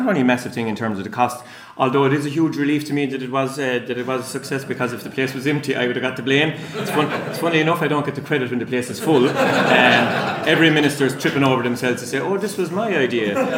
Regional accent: Limerick, Munster, Ireland; I'm from Limerick, like you.

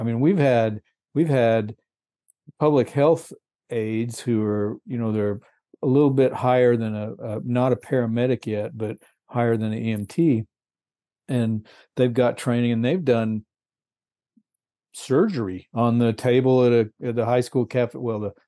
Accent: Texas, United States; I grew up in Texas.

